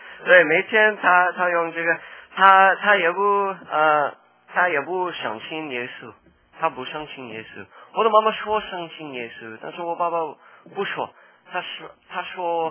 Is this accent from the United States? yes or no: yes; United States; Chinese is a second language; 你可以看到我不是中国人，对不对？我是美国人，但是今天早上我要对你们说普通话